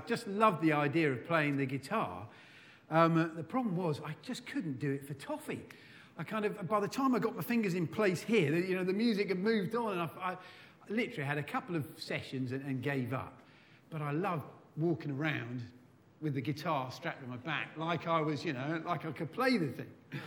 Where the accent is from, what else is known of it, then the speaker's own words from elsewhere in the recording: England, United Kingdom; actually have an Australian passport, as happened, but that didn't make me Australian either. I was as English as you like. I was no more Australian than Boris Johnson.